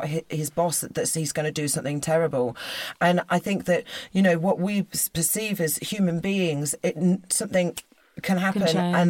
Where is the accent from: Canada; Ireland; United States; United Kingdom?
United Kingdom; Exeter, South West England; I was from Exeter. I had a nightclub there that I wanted a little nest egg for the kids.